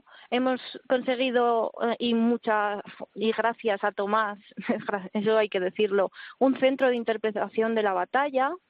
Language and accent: Spanish; Cutanda, Aragon, Spain; Hace 4 años abrimos un movimiento que es de la batalla de Cutanda, que es por lo que se caracteriza mi pueblo, que no sé si habréis oído hablar de ella.